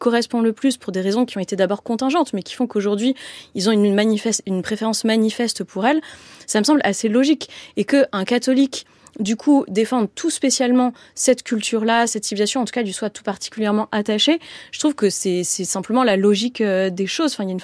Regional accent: France; en tant que Française, je suis née sur ce bout de continent

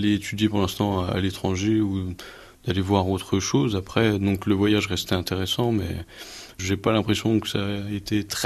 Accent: France; on était que nous en tant que Français avec une autre classe qui sont partis avec nous de Chaumont.

